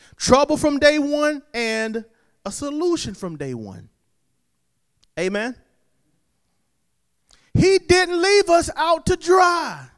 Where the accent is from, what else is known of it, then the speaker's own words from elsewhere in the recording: Fairfax, South Carolina, United States; I'm from Fairfax, South Carolina.